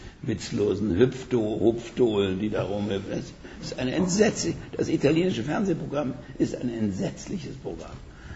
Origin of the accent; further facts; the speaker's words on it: Berlin, Germany; Sage ich als Berliner.